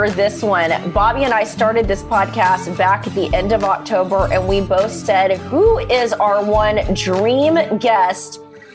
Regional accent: Dallas, Texas, United States; And growing up in Dallas, obviously I saw him when he played for the Eagles in San Francisco.

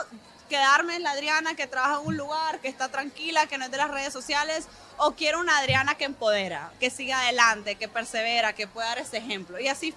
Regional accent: Nicaragua; No, pero es que vamos a un evento y son 10 venezolanas y yo, ah, nicaragüense.

